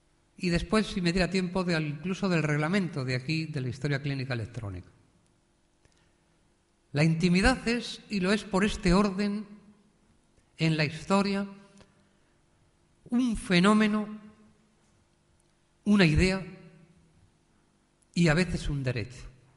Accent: Ávila, Castile and León, Spain; Yo que soy de Ávila, si eso se lo dicen a un paisano de mi tierra

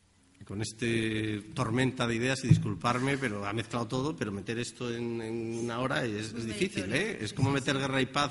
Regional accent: Asturias, Spain; now in Galicia, Spain; Leo perfectamente el gallego, pero non lo hablo bien. Soy de Asturias, llevo 2 años aquí

